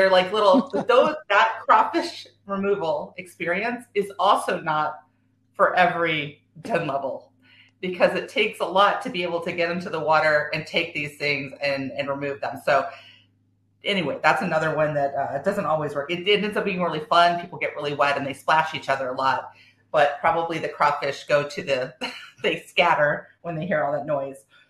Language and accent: English; Illinois, United States; also born or lived in Texas; now in Pennsylvania, United States; So one of the ones in Pennsylvania, so I was originally from Illinois, so shout out to Three Fires. I saw a lot of people from there. We were in Northeast Illinois Council.